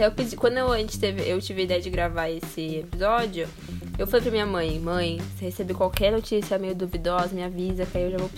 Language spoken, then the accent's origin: Portuguese; São Paulo, Brazil; Não, a gente é de São Paulo, né?